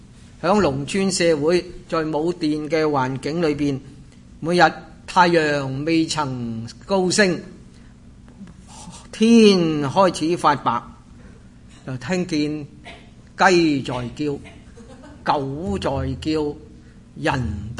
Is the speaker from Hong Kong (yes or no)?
yes; Hong Kong; 我在香港长大，所以在香港的生活日头和夜晚黑都是没什么分别的。